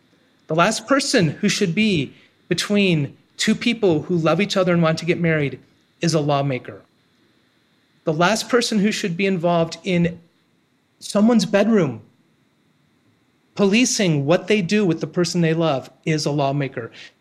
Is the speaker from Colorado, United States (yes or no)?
no; Ohio, United States; And seeing what's happening, not just in my home state of Ohio, but in other states across the country